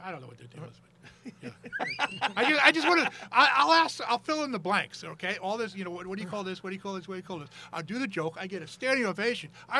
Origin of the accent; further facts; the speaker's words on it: United States; And they actually would forget that I was from the States.